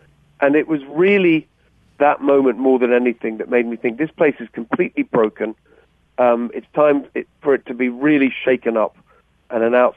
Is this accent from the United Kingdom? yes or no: yes; England, United Kingdom; So my parents are Hungarian. They were refugees from communism. I was born in England, as people you can tell from my accent. I grew up in a very normal working class household in England. My stepfather, who's also Hungarian